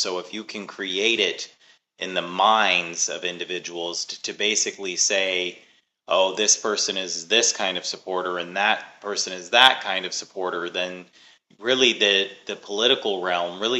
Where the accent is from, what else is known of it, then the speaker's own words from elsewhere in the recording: Canada; I can't. I'm Canadian.